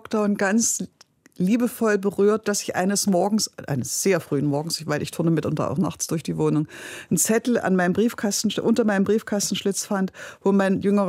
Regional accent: East Germany, Germany; Ich hatte ja als Ossi ein lebenslanges Berufsleben

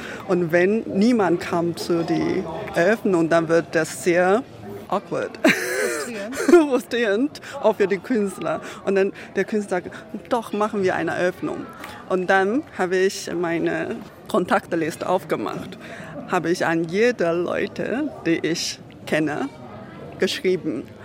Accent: China; German is a second language; now in Berlin, Germany; Ja, ich komme aus China.

